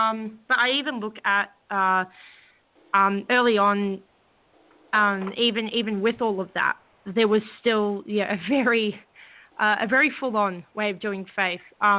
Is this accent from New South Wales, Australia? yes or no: yes; Sydney, New South Wales, Australia; born there; So I was born in October 91 in Sydney.